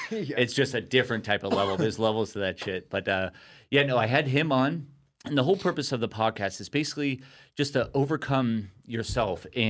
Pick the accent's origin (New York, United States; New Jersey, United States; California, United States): California, United States; Costa Mesa; also born or lived in Newport Beach; Yeah, so grew up in Costa Mesa, Newport Beach, my whole entire life